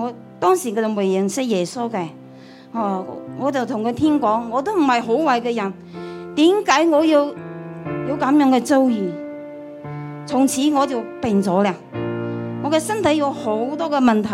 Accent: Wuyishan, Fujian, China; moved away as an adult; 我出生在这个福建的武夷山，风景美丽的地方。我19岁离开了家乡，去到福建的厦门实施工作。

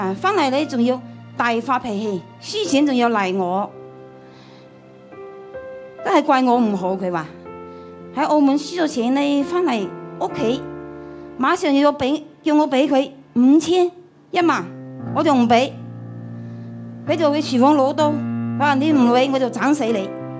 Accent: Wuyishan, Fujian, China; moved away as an adult; 我出生在这个福建的武夷山，风景美丽的地方。我19岁离开了家乡，去到福建的厦门实施工作。

